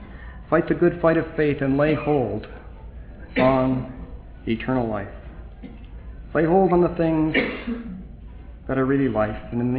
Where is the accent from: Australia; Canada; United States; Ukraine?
Canada; Montreal, Quebec; also born or lived in Cerrito Ferry; And I'm thankful in growing up in Montreal for my brethren there that saw me in the ditch, half dead.